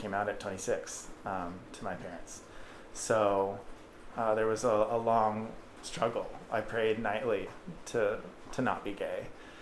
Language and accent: English; Texas, United States; Growing up in Texas, in small-town Texas, it creates an atmosphere of not a lot of inclusivity, just naturally and regionally, and being a part of a family that is religiously based.